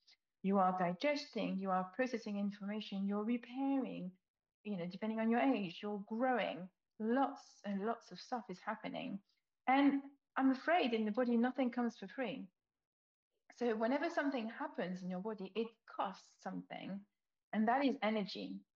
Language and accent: English; France; now in United Kingdom; not just because I'm wearing a stripy top, but because of my accent, I'm French.